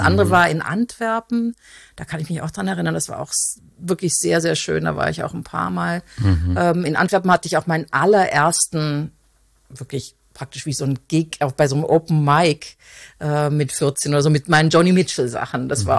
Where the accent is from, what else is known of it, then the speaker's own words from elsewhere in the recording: Konstanz, Baden-Württemberg, Germany; ich bin ursprünglich aus Konstanz. Und mein Vater kommt aus England, aus Liverpool